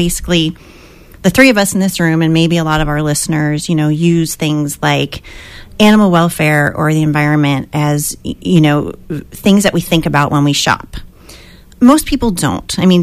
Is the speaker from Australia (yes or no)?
no; New York, United States; now in California; I grew up in New York, and I don't think I ever really quite got off of East Coast time